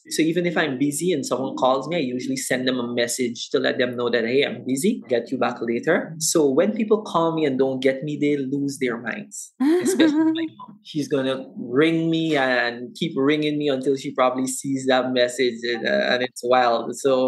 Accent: Guyana; I'm from Guyana. And yes, we are part of South America.

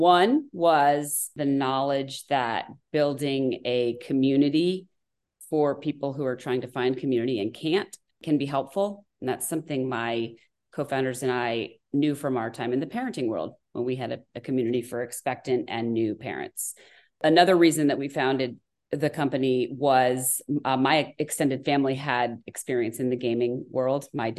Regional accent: Connecticut, United States; I got a lot of cousins and a gigantic family all spread across the South, but I grew up in Connecticut.

